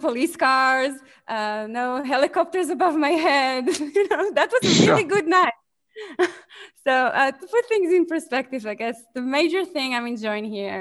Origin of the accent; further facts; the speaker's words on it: Israel; also born or lived in Los Angeles; now in United States; So I'm originally from Israel. And in the past 4 years, I lived in Los Angeles, like mid-city LA. And a few months ago, I moved here.